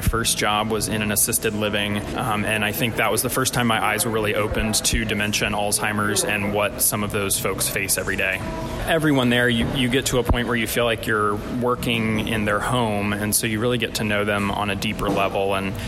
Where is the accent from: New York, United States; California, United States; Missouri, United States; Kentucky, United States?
Kentucky, United States; Fort Thomas; also born or lived in Oklahoma; I grew up in Fort Thomas, just across the river. My family and I moved out to Oklahoma for a couple years, but then came back for college in Cincinnati